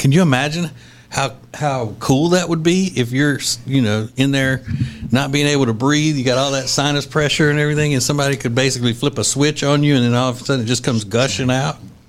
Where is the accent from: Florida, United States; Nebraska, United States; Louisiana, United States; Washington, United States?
Louisiana, United States; Winfield; it was an old guy in my hometown. We had one chiropractor in Winfield, Louisiana.